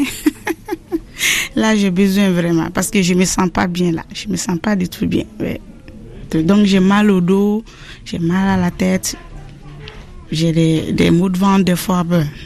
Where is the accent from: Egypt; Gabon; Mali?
Mali; Je suis malienne.